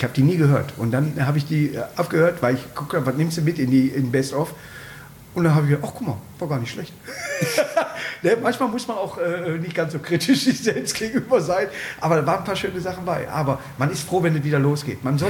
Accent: North Rhine-Westphalia, Germany; Ullige ist für Kleinkind bei uns im Ruhrgebiet.

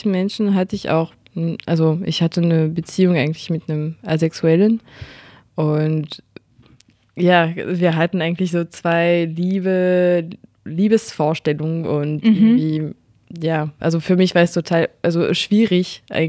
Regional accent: France; accent: French; Das und meinen französischen Akzent, ich glaube, ich habe ja langsam eine gute Liste.

